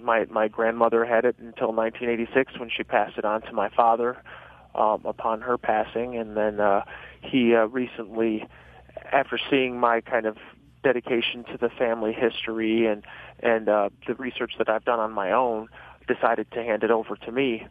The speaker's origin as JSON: {"language": "English", "country": "United States", "said": "I've kind of settled on the fact that I'm an American. I am. I was raised in a farming community by a white mother and stepfather"}